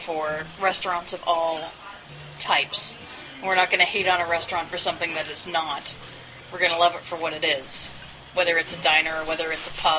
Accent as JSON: {"language": "English", "country": "Canada", "said": "I'm originally from Canada, Tracy's originally from the Pittsburgh area."}